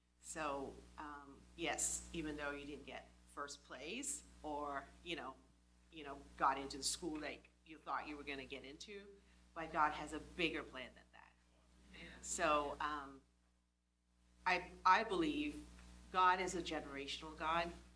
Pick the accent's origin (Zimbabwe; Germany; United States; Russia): Zimbabwe; Just like we're from Zimbabwe.